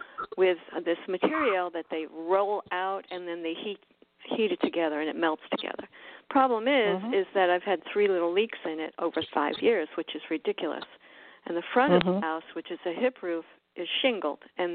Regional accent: Florida, United States; also born or lived in Kauai; I'm from South Florida.

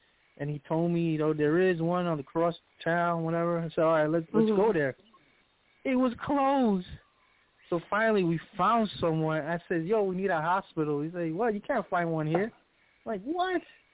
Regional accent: New York City, New York, United States; So, I was raised in East New York. I'm from the hood here in Washington Heights.

